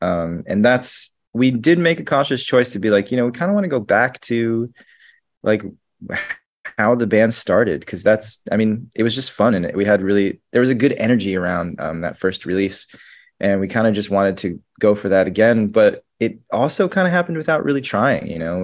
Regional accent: Fort Lauderdale, Florida, United States; moved away; I'm not. I'm actually from Florida, from South Florida, like Fort Lauderdale area. But I moved to New York in like 2008

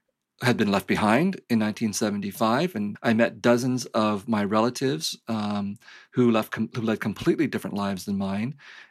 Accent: Vietnam; now in United States; refugee from a war. And so I bring that privilege with me into Vietnam, that I'm Vietnamese there, but I'm also an American.

